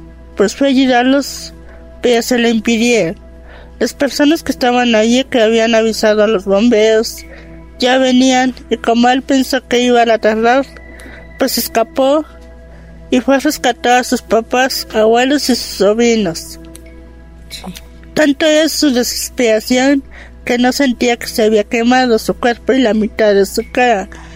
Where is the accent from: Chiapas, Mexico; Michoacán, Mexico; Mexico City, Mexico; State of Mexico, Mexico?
State of Mexico, Mexico; Jocotitlán; Soy de Jocotitlán.